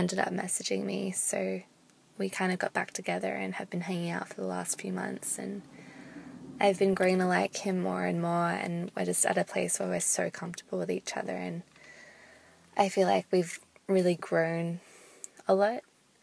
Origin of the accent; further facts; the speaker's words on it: Australia; I'm from Australia and I'm 19.